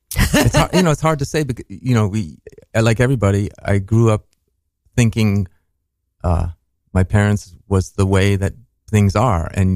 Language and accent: English; Minneapolis, Minnesota, United States; We grew up in Minnesota and, we have, we went to Catholic church. We went to public school. My parents, were left leaning and we did I say Minneapolis? I said Minnesota, but we were in Minneapolis, and it was, I think, a good upbringing.